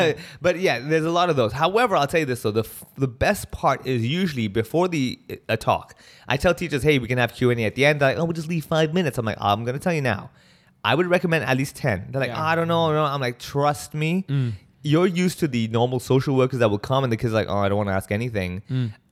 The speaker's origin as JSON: {"language": "English", "country": "Hong Kong", "tie": "born or raised there", "said": "my life growing up in Hong Kong"}